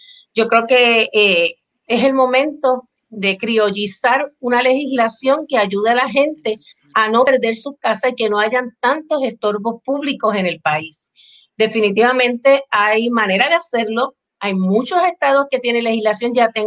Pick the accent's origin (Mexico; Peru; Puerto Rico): Puerto Rico; Ponce; Yo soy ponceña y una de las cosas que siempre como ser humano agradecido de mi ciudad natal